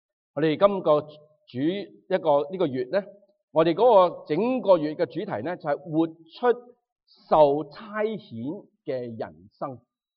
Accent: Guangdong, China; 我们自己同声同气，我们广东人

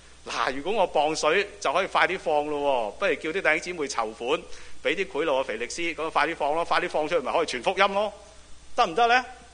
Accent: China; 关系特权在我们里面比比皆是，在我们中国人里面比比皆是。

